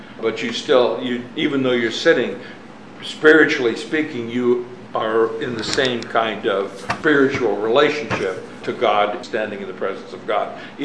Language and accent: English; Pennsylvania, United States; And being as how I'm from Pennsylvania, I just say Whataburger, and nobody even knows what I'm talking about because people from Pennsylvania don't say water right.